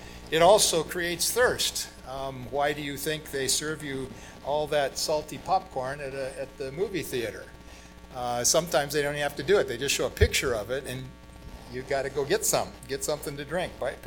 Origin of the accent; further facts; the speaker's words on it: Brazil; I grew up in Brazil, and I spent 4 years in São Paulo, 23 million people in greater São Paulo.